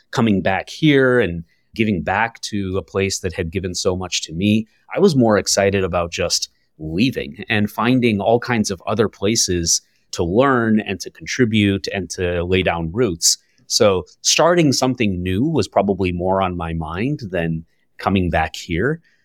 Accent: New York, United States; also born or lived in Hamilton, Canada / India; moved back to Western New York.

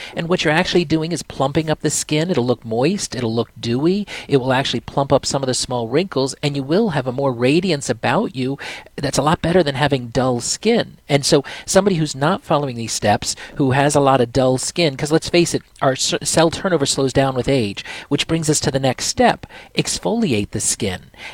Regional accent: Florida, United States; especially I'm from Florida, so if you're going to wear a skirt or dress or something

